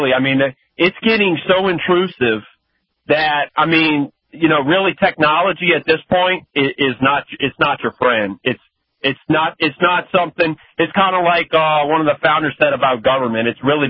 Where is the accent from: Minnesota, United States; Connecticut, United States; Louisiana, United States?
Louisiana, United States; Hey, I'm from Louisiana. I wouldn't call it the most unfree state in the union.